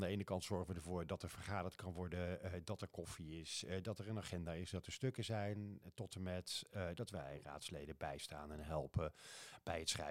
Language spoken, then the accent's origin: Dutch; Gelderland, Netherlands; Nu ben ik zelf geen Twent, zoals je vast al wel gehoord had, maar ik kom van de Veluwerand.